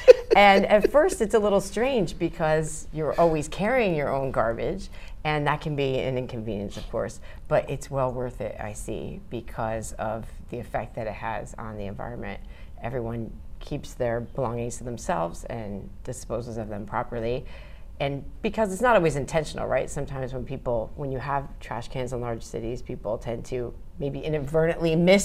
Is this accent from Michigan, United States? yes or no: no; New Jersey, United States; now in Japan; I was born in New Jersey.